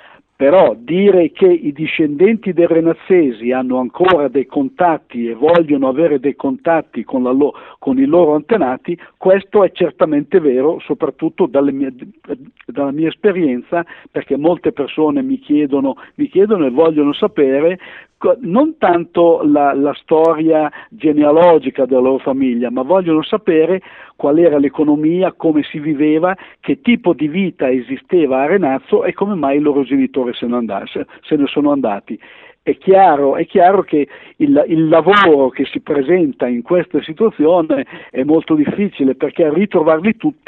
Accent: Lombardy, Italy; now in Milan, Italy; io sono lombardo, lombardo-veneto, a dire la verità, vivo a Milano

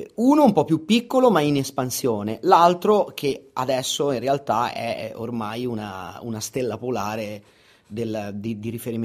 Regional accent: Livorno, Tuscany, Italy; born there; now in Romagna, Italy; io in realtà non sono originario romagnolo, io sono toscano, sono nato a Livorno e vivo in Romagna da quasi 30 anni perché la mia famiglia si è spostata lì per lavoro.

